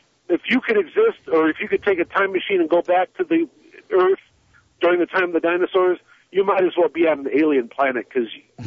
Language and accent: English; Chicago, Illinois, United States; including I've been to the Museum of Natural History in Chicago because I grew up in Chicago